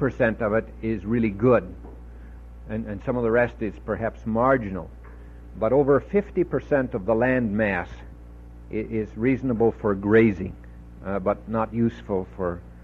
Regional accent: Stanwood, Washington, United States; one of the leading places in the world right now in this is my hometown of Stanwood, Washington

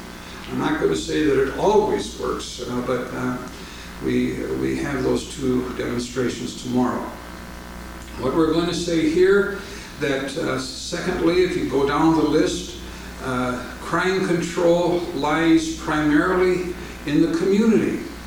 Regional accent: Midwest, United States; I'm from the Midwest, and we hear all these kind of horror stories about what happens in and around Los Angeles and so on.

